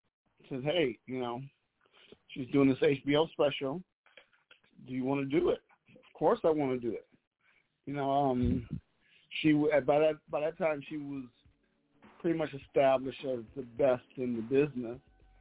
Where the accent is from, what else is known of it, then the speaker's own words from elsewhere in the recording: Detroit, Michigan, United States; moved away as an adult; now in Los Angeles, United States; from Detroit. I was born in Detroit. Been in L.A. since 1984. I was 19. So I came out here, moved to L.A. where I was very young.